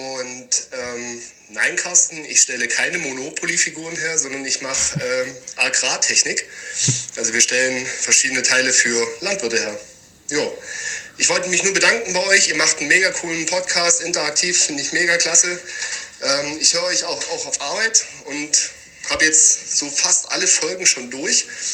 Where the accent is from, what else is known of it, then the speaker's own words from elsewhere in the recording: Ravensburg, Baden-Württemberg, Germany; Auf jeden Fall, ich komme aus Ravensburg, aus der Nähe davon.